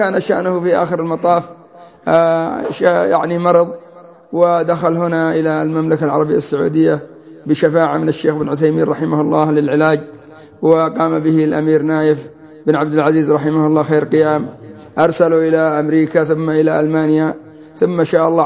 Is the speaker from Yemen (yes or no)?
yes; Yemen; يعني الأضرحة عندنا في اليمن، يعني قبر هود يزعمون أن من زاره 5 مرات أفضل من حج بيت الله الحرام